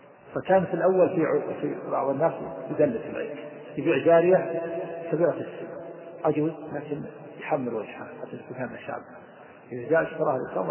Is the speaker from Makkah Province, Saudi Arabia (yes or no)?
yes; Mecca, Makkah Province, Saudi Arabia; الخادمة اللي عندنا في مكة